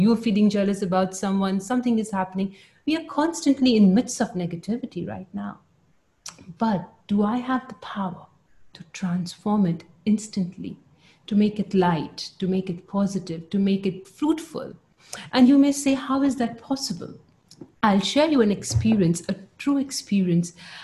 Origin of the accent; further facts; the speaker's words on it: India; I'm quoting this because I come from India and I know the history of India